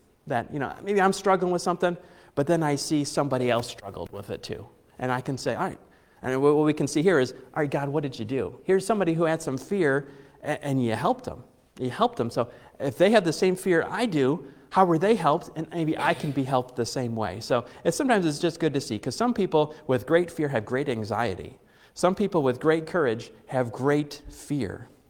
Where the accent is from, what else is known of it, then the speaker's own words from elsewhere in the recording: United States; I'm a Baptist, I'm an American, but I'm also a Christian.